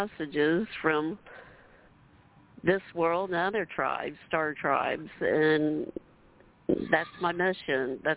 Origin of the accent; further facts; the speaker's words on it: Ohio, United States; I'm from Ohio. From Ohio. Quite a bit of distance from where you guys are